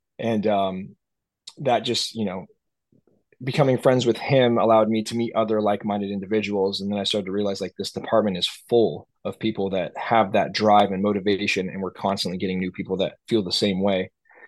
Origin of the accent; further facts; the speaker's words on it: Melbourne, Victoria, Australia; like I said, I grew up in Melbourne and got to see them a lot, like just, as a kid